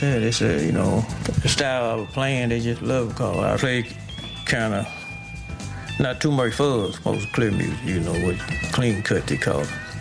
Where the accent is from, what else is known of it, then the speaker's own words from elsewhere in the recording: Duck Hill, Mississippi, United States; I was born here in Duck Hill, but I raised out in the country, right there, east of Duck Hill. A little community called Swept. That's where I'm from all my life, but I was born in Duck Hill.